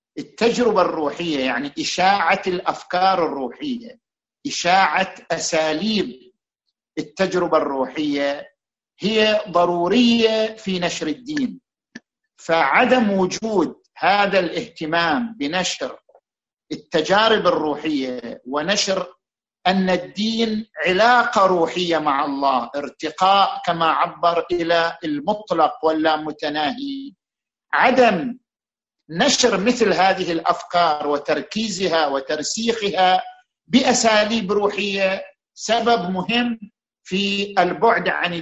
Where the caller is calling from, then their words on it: Netherlands; من هولندا.